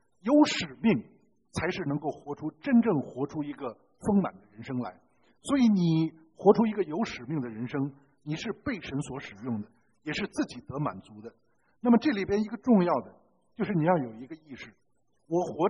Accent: Tianjin, China; 这个你们知道我是天津人啊，我们天津人有个说法

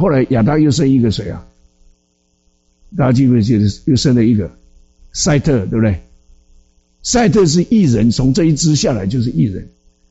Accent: China; 这个同胞，我们都是中国人

